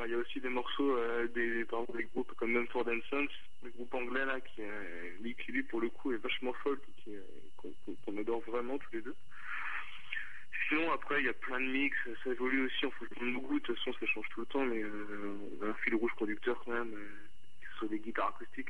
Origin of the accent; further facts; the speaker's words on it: Laval, Pays de la Loire, France; Donc on est de Laval, nous, à la base